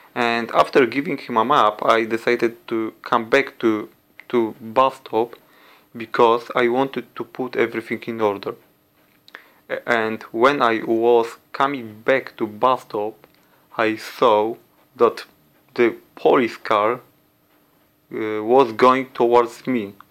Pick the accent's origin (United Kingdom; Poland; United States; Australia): Poland; I come from Poland